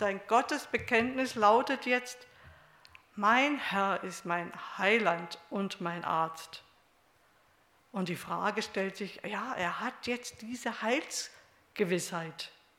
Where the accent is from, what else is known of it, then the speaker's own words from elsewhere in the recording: Stuttgart, Baden-Württemberg, Germany; born there; Manche wissen ja, dass ich gebürtige Stuttgarterin bin und zu meiner Heimat ja auch stehe.